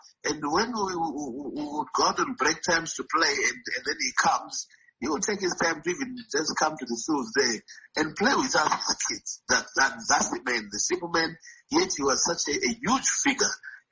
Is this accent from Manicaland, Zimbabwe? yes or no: no; Pelandaba, Bulawayo, Zimbabwe; Because lucky enough for me, I grew up in Pelandaba, And naturally, I grew up really directly under his custody.